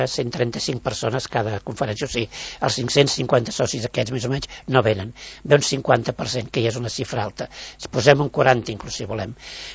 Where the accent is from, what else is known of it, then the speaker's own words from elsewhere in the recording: Sant Cugat del Vallès, Catalonia, Spain; som de Sant Cugat